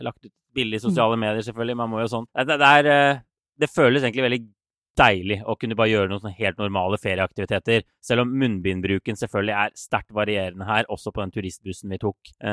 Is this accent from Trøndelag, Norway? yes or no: no; Oslo, Norway; jeg nesten synes litt synd på dere nå hjemme I Oslo når jeg ser den nye lockdownen som kommer nå.